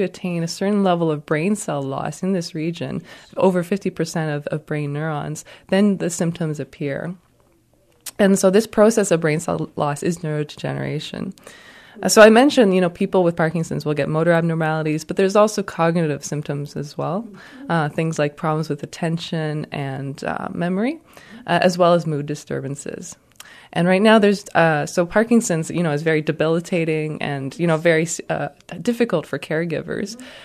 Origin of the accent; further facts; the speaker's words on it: Toronto, Ontario, Canada; moved away as an adult; I'm a scientist from Toronto in Canada. I joined the Van Andel Research Institute about a month ago.